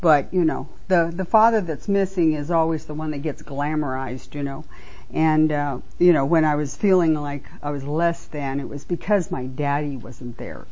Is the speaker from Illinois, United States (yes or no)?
no; Cartersville, Georgia, United States; I'm from Cartersville, Georgia, closed discussion group.